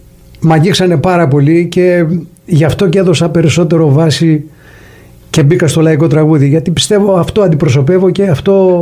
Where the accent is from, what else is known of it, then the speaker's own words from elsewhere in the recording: Argos, Peloponnese, Greece; Είμαι από το Άργος της Πελοποννήσου.